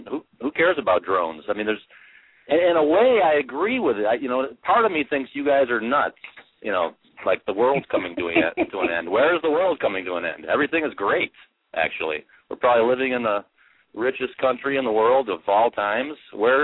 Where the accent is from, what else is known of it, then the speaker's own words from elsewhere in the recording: Cleveland, Ohio, United States; I am. I'm from Cleveland